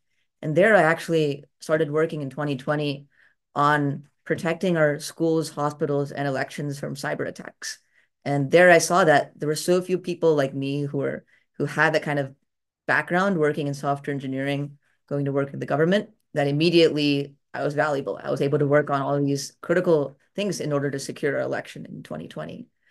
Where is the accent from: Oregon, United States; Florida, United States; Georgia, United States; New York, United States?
Georgia, United States; Johns Creek; I'm from Johns Creek, Georgia, which is where I was born and raised.